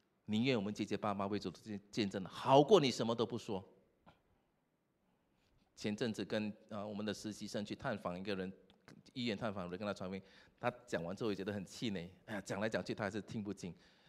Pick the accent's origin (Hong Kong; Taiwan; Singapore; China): Singapore; 这个对我们新加坡人很难啊。为什么呢？我们新加坡人什么都要准备到好好